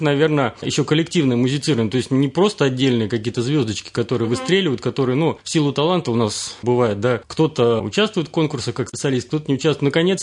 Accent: Nizhnevartovsk, Khanty-Mansi Autonomous Okrug, Russia; born there; я северный человек, родился в Ханты-Мансийском автономном округе, земляк Сергей Собянин, он, правда, родился в Березовском районе, а я в городе Нижневартовске.

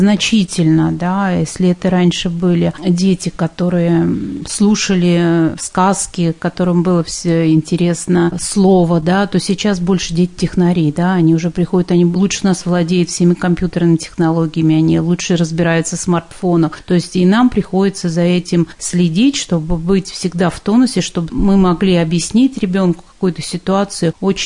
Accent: Rybaki, Moscow Oblast, Russia; born there; Я родилась в Раменском районе, в деревне Рыбаки. Заканчивала Малаховскую 8-летнюю школу.

